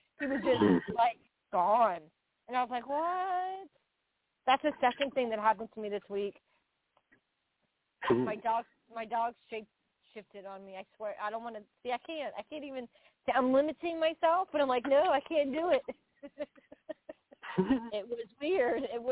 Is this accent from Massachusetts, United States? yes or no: yes; Massachusetts, United States; I grew up in Massachusetts, right? And, like, I had a really big accent when I was younger.